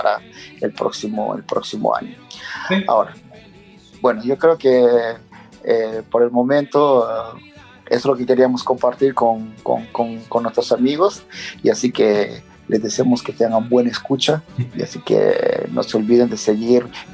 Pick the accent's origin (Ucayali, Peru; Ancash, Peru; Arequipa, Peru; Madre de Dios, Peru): Ucayali, Peru; Pucallpa; este año tendríamos que estar con toda la familia en Perú, en mi ciudad natal, en Pucallpa